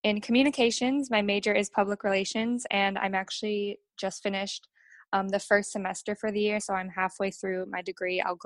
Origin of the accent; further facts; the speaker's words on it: Australia; also born or lived in California, United States; And I was born in California. We moved over to Australia when I was about 7 years old.